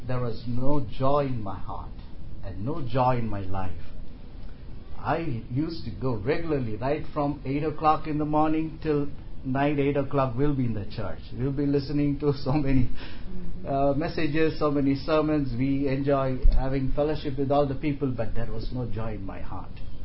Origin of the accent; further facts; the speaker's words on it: India; English is a second language; I was born into a Christian family. By the way, I come from India, a land is filled with people.